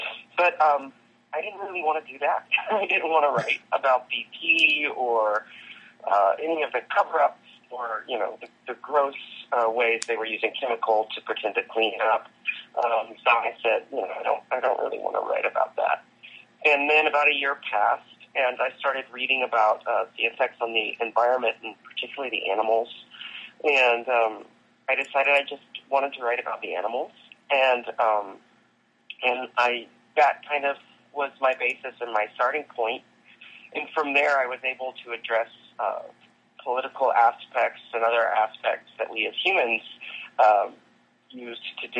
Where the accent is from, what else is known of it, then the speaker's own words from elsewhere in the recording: Gulf Coast, United States; because I'm from the Gulf Coast in the South